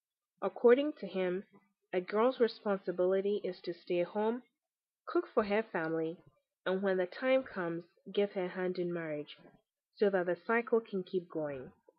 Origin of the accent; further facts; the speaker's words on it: Accra, Greater Accra, Ghana; I was born and raised in Accra, Ghana. I come from a family of five, which includes my parents and two siblings.